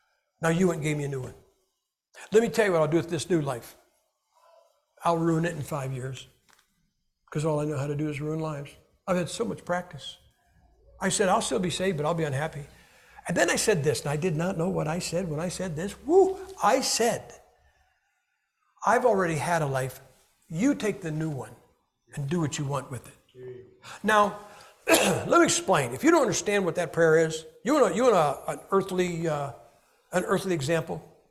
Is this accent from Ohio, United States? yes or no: yes; Ohio, United States; See, there's a lot of unsolved crime in my hometown, 1968, 69, and the first half of 1970.